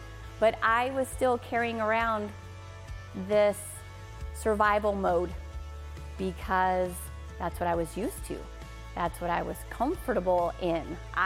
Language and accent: English; Illinois, United States; I grew up in Southern Illinois.